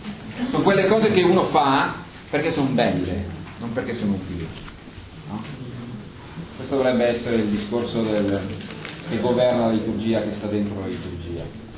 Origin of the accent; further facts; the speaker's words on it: Milan, Lombardy, Italy; Io vengo da Milano.